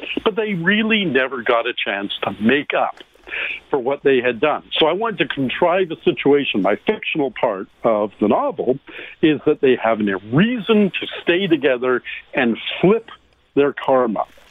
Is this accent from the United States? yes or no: no; Ottawa, Ontario, Canada; born there; I was born in Ottawa, but only lived there for 4 months.